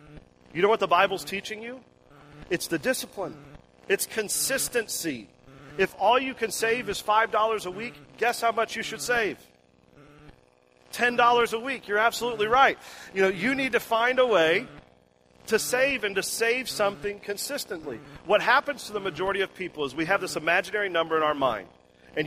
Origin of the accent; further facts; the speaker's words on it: Florida, United States; where I grew up in Florida, there's a lot of orange trees.